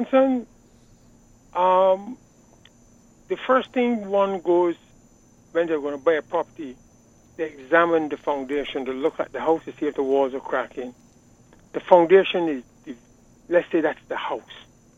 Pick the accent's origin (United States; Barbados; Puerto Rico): Barbados; I've lived in the country where I've resided in Barbados, where I live and born and bred in Barbados.